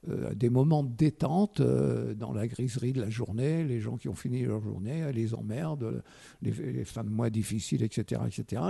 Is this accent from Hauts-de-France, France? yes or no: yes; Hauts-de-France, France; moi je suis originaire du Nord, papa ouvrier, maman à la maison, comme c'était beaucoup le cas.